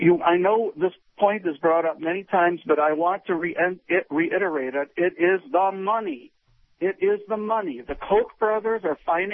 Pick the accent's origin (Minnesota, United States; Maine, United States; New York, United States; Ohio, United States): Minnesota, United States; I am a Freemason from Minnesota.